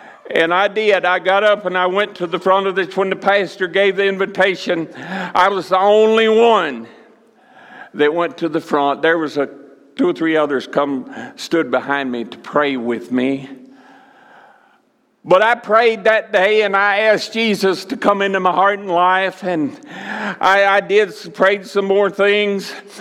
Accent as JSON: {"language": "English", "region": "the South", "country": "United States", "said": "I came from the South. I already told you that. And it's known as the Bible Belt."}